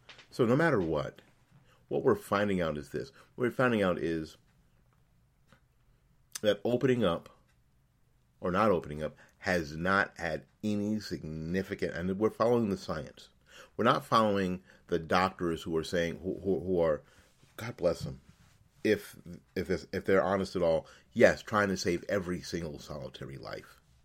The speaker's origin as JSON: {"language": "English", "region": "Florida", "country": "United States", "said": "The latest example is out of my home state of Florida"}